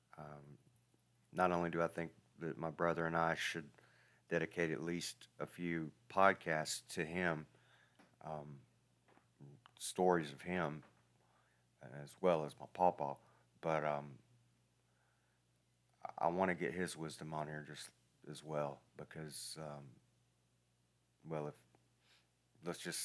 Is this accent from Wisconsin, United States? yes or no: no; Alabama, United States; accent: Southern drawl; Evidently, I've got a Southern draw, an Alabama draw that I can't shake.